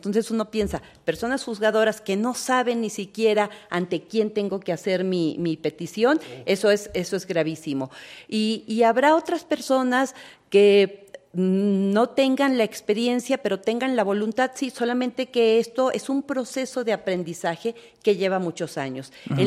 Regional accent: Mexico; El Estado finalmente todas las y los mexicanos somos parte del Estado

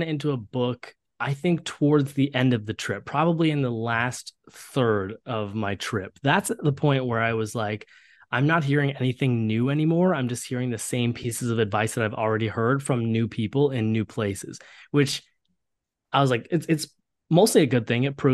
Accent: Columbus, Ohio, United States; especially because I grew up in Ohio where you know, there were plenty of other South Asian folks in Columbus.

